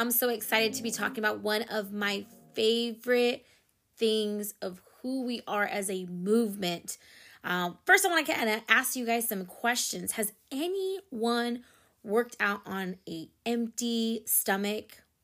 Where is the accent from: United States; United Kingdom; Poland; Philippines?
Philippines; And I'm Filipino.